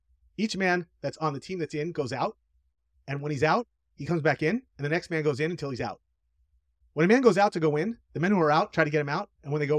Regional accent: United States; I've never played cricket, because after all, I'm American.

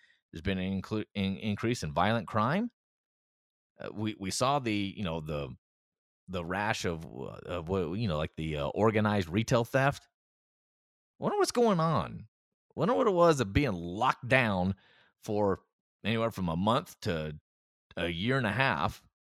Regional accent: Tennessee, United States; I'll say that I grew up in Tennessee. I've mostly lived in the South my whole life.

